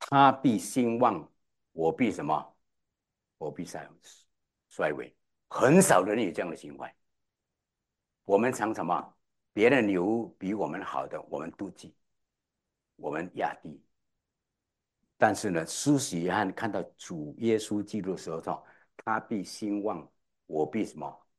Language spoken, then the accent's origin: Chinese; Klang, Selangor, Malaysia; 我们是在我的家乡在巴生，那么呢，我们的首都吉隆坡离开我们是大概是40公里，OK，大概40公里。那也是我们是在吉隆坡以南的40公里，OK。那么我们是小市镇啊，